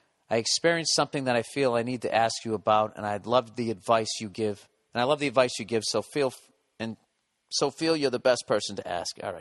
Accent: Wales, United Kingdom; because I'm from Wales

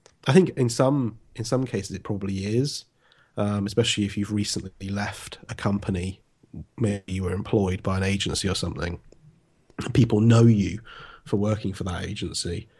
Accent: Wells, South West England, United Kingdom; I'm from Wells in sunny Somerset.

